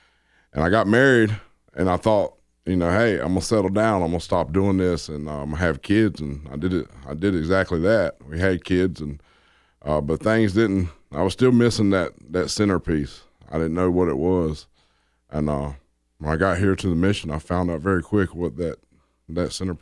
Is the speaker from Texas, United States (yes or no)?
no; Lewisburg, North Carolina, United States; No, I'm from Lewisburg, North Carolina, which is about 30 miles north of Raleigh.